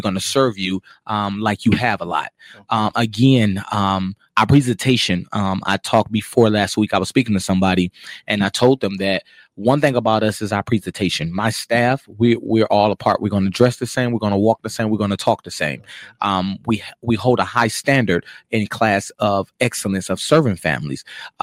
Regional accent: Muskegon, Michigan, United States; So yes, I am from Muskegon. And born and raised here, graduated, went to hikes all my life, but I graduated from Orchard View, and then I went over to Mortuary School in Chicago.

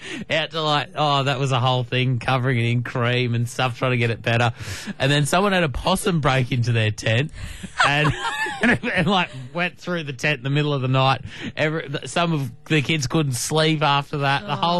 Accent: New South Wales, Australia; I feel like I grew up on the Central Coast.

